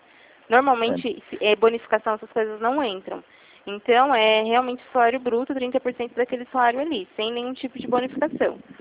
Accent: Jundiaí, São Paulo, Brazil; Eu sou de Jundiaí.

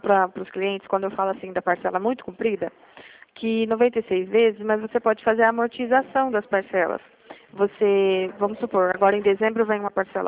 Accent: Dracena, São Paulo, Brazil; Eu sou do interior de São Paulo, Dracena

